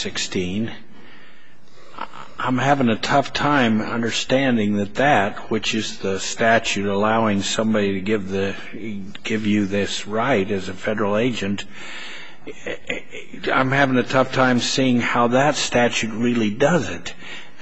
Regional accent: Idaho, United States; I said Swaver, but I'm from Idaho, so I don't know.

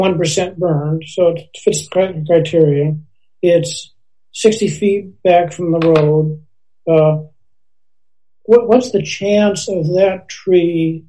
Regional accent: Pacific Northwest, United States; Now, I've been in the woods a lot. I grew up in the Northwest.

